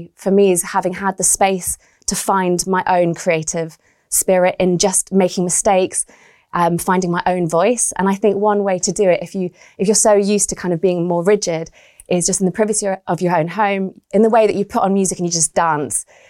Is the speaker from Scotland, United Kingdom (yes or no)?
yes; Scotland, United Kingdom; And I grew up in Scotland